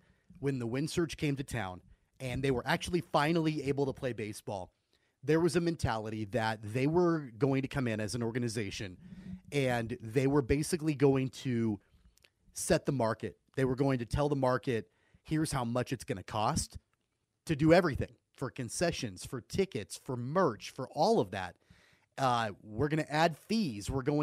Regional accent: Wichita, Kansas, United States; So, look, I'm from Wichita. I'm born and raised here, grew up going to Wichita Wranglers games, and grew up going to the NBC tournament.

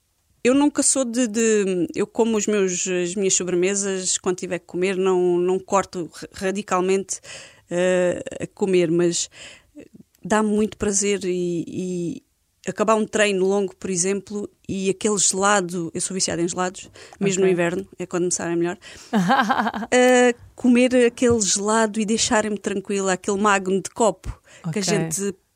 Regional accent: Alentejo, Portugal; é o meu Algarve ou o meu Alentejo, porque sou alentejana. Quando vou ao Alentejo passar alguns dias, sinto que estou em casa

